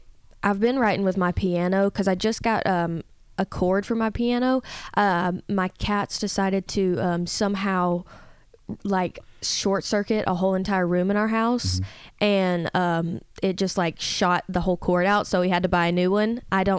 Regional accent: Georgia, United States; I am from Harrelson County, Georgia. It's a very, very small county.

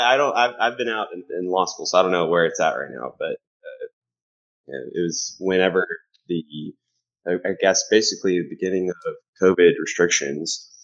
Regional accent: Texas, United States; Very humid, which as a Texan, that hurts a lot.

